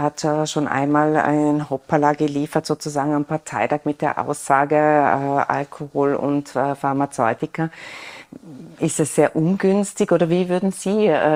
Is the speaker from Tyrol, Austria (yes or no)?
yes; Innsbruck, Tyrol, Austria; man hatte tatsächlich als Innsbruckerin schon den Eindruck, dass man sich primär mit sich selbst beschäftigt hat.